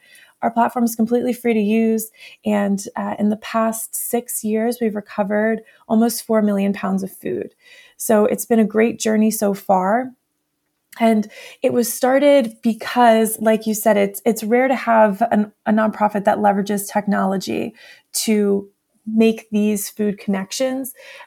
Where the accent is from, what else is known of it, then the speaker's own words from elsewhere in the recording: Pennsylvania, United States; now in New York City, United States; I am from South Central Pennsylvania. I went to school in Washington, D.C., and I'm now located in New York City.